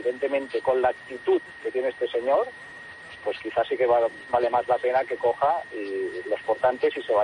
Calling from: Badalona, Catalonia, Spain; de Badalona.

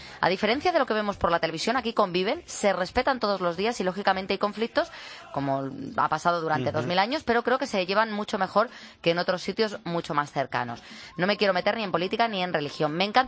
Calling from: Adra, Andalusia, Spain; moved away; buenas noches Pulpo desde Guinea Ecuatorial. Soy de Adra, de Almería.

